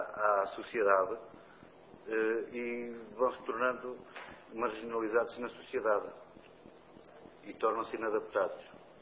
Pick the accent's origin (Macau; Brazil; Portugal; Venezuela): Portugal; nós, ciganos portugueses, ou cidadãos de etnia cigana, como quiserem chamar, somos portugueses, quer queiram, quer não, estamos inseridos na comunidade portuguesa.